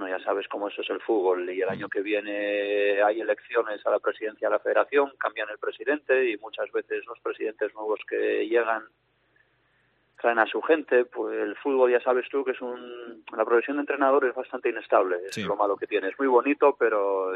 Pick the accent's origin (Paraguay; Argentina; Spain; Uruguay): Spain; yo soy español